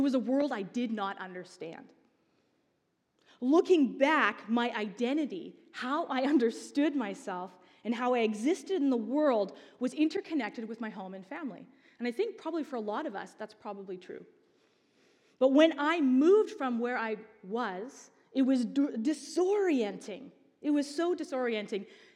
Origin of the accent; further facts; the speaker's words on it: Haida Gwaii, British Columbia, Canada; moved away as an adult; from one of the smallest, probably one of the most remote places in British Columbia, Haida Gwaii. I moved from Haida Gwaii to Abbotsford, the big city of Abbotsford.